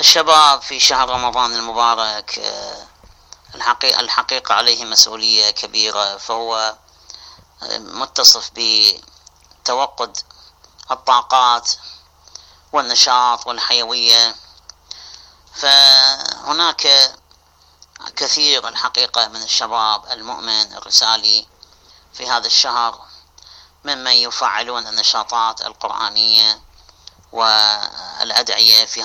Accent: Iraq; هناك عمل حقيقة جبار من الشباب المؤمن عندنا في العراق

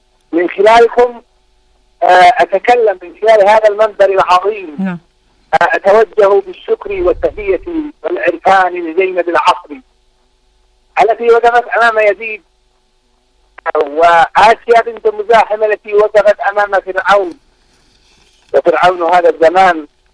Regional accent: Yemen; لأنه سبت عظيم عندما سبت عندنا في اليمن

